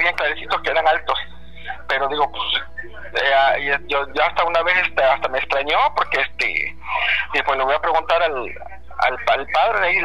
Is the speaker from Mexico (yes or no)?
yes; Actopan, Veracruz, Mexico; de Actopan, Veracruz.